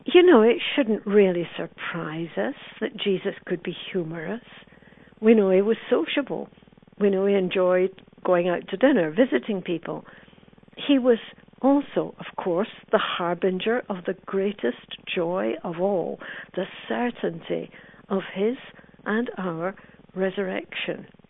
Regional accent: Scotland, United Kingdom; Maybe some at least of these are from the Protestant tradition, because I grew up in the Presbyterian Church of Scotland.

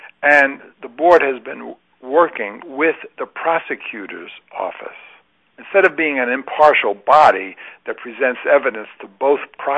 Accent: Brooklyn, New York, United States; He was a poor Native American. He was wiry, dark, missing teeth, and had a strong country accent. I'm from Brooklyn, New York.

